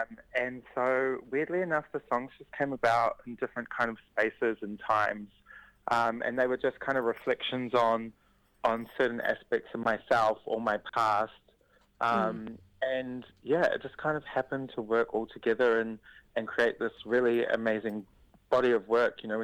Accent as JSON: {"language": "English", "town": "Whanganui", "region": "Manawatū-Whanganui", "country": "New Zealand", "tie": "born or raised there", "said": "this whole body of work was made in Whanganui, which is my hometown, which is really special to me."}